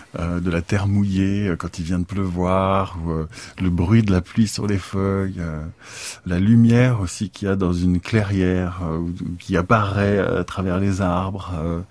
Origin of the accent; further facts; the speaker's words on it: Saint-Germain-en-Laye, Île-de-France, France; also born or lived in Nantes; Alors, j'ai grandi à Saint-Germain-en-Laye. Je suis né à Nantes, mais j'y ai vécu que les trois premiers mois de ma vie. Et après, on est allé à Saint-Germain-en-Laye.